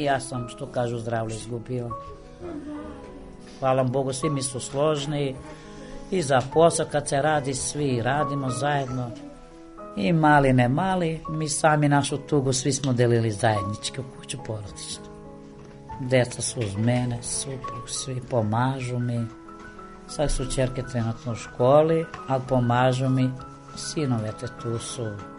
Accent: Kosovo; Ja sam rođena na Kosovu, ovdje sam udata, ovdje živim

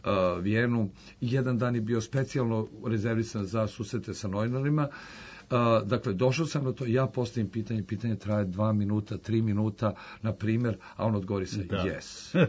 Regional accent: Serbia; ja sam ipak iz Srbije

